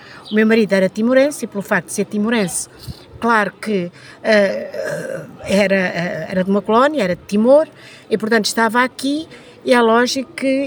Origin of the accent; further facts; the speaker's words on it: Fratel, Centro, Portugal; eu regressei à minha terra, que é o Fratel, a Vila Velha de Roda